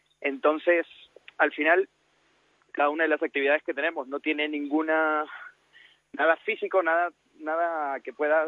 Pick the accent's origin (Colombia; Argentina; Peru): Peru; now in Madrid, Spain; Pues, yo soy de Perú. Llevo 8 años en España y realmente en Perú lo que siempre he estado haciendo es voluntariado